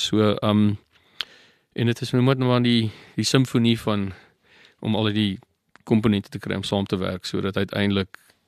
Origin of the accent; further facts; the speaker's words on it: Barberton, Mpumalanga, South Africa; now in George, South Africa; so ek is van George. Ek is aanvanklik kom ek van Barberton af, wat in die Oos-Transvaal was, 'n baie stadium, Mpumalanga nou.